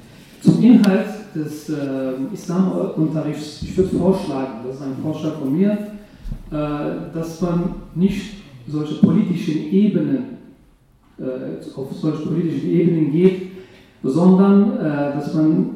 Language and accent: German; Saarland, Germany; weil ich bin selber in Deutschland geboren, ich bin im Saarland geboren, bin also hier aufgewachsen.